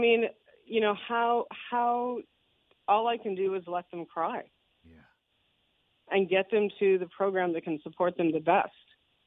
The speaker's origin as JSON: {"language": "English", "country": "Canada"}